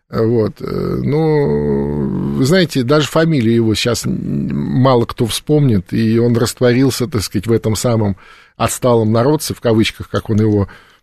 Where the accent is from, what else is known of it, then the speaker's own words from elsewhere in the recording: Belarus; ну, мы белорусы